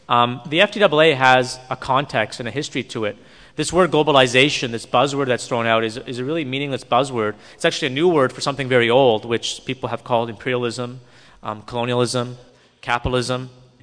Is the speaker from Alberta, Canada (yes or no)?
no; Montreal, Quebec, Canada; I'm from Montreal, it's about 2 hours away